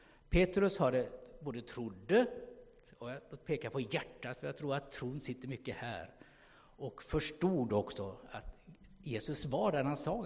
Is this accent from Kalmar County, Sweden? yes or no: yes; Kalmar, Kalmar County, Sweden; Jag är från Kalmar egentligen. Och hade min tonårstid där, gick gymnasiet där. Började jobba på lasarettet på 70-talet.